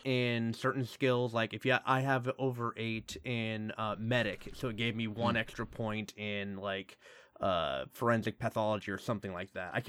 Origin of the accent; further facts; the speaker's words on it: New Zealand; I'm not Australian, I'm New Zealand.